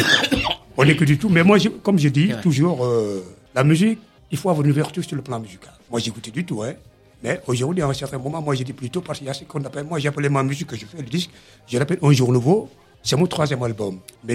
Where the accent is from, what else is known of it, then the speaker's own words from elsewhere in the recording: Senegal; Oui, en fait, je viens du Sénégal. Un pays, disons, ami avec la France depuis longtemps.